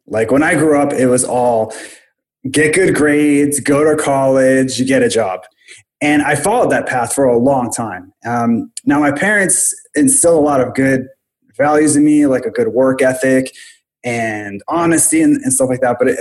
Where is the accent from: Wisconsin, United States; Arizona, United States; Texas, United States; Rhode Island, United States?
Rhode Island, United States; Pawtucket; Well, I'm from a place called Pawtucket, Rhode Island, which is a stone's throw from Providence, Rhode Island.